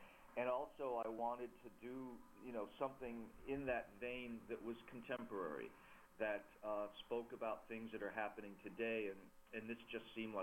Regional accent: Staten Island, New York, United States; born there; You know, I was born on Staten Island in New York. This is a New York book. I've lived in and worked in New York on and off my whole life.

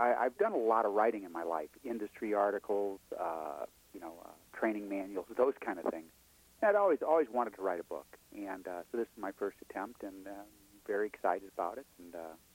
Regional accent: Kankakee, Illinois, United States; I grew up in Kankakee, Illinois, with a wonderful mother and father, but with a father who was a bread truck driver.

